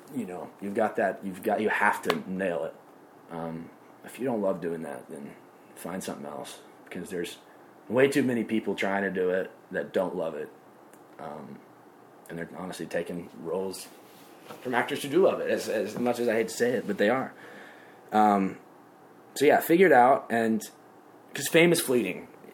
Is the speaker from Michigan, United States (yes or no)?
no; Nashville, Tennessee, United States; And obviously, you know, I grew up in Nashville, so that kind of helps a lot of singing.